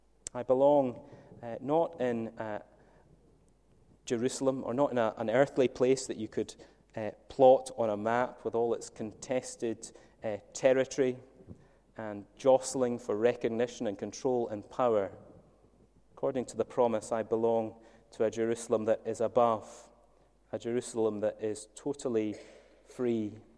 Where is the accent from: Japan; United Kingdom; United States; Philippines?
United Kingdom; Scotland; I'm Scottish. I've got three siblings.